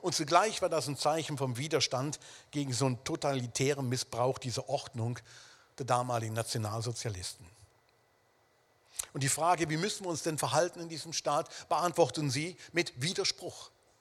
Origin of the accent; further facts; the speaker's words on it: Wuppertal, North Rhine-Westphalia, Germany; Und ein paar von denen trafen sich ganz in der Nähe, wo ich aufgewachsen bin, in Wuppertal, im Ortsteil Barmen. Das ist so ein kleiner Teil von Wuppertal.